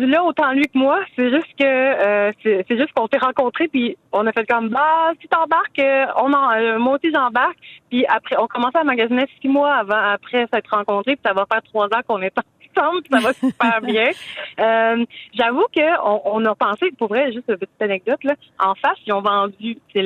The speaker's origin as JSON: {"language": "French", "town": "Trois-Rivières", "region": "Quebec", "country": "Canada", "said": "Ouais, effectivement, moi, je viens de Trois-Rivières."}